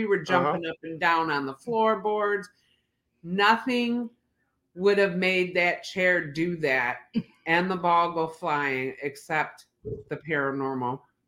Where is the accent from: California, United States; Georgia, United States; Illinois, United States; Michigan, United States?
Michigan, United States; Detroit; And I grew up in Detroit. I'm used to standing my ground.